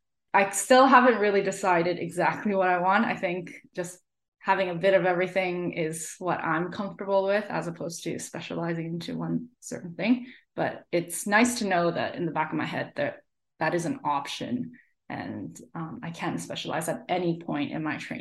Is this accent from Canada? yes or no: yes; Canada; now in Australia; So I'm Canadian. I did all of my studies in Canada.